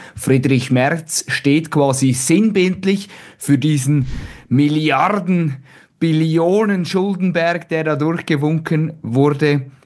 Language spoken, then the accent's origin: German; Switzerland; Als Schweizer, da fühlt man sich oder da blickt man etwas verwirrt nach Deutschland